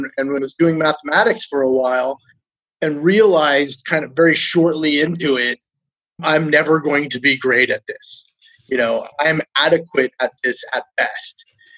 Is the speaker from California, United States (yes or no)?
yes; San Francisco, California, United States; So I was born in San Francisco. I've lived here my entire life in the Bay Area.